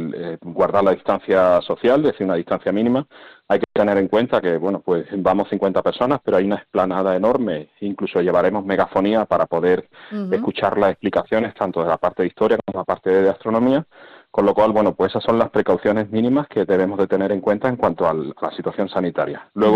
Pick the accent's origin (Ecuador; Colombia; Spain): Spain; Marto; los que somos de Marto estamos muy acostumbrados a subir a la peña